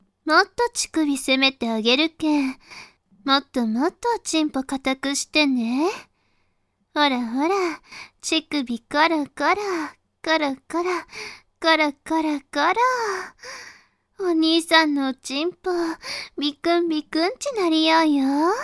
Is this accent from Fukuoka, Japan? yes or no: yes; Fukuoka, Japan; accent: Hakata dialect; は、初めて自分の、博多弁や、